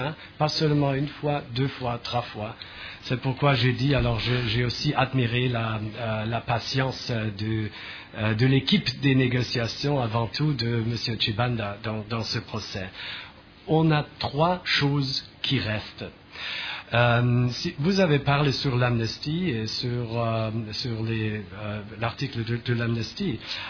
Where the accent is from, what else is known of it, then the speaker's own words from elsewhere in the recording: Germany; French is a second language; Je viens de l'Allemagne.